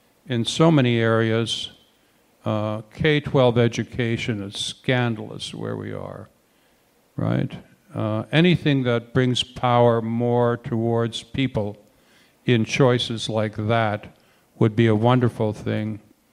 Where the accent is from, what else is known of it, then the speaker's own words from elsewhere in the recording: the West, United States; It all began in the frontier, and I'm from the West, so I buy into that.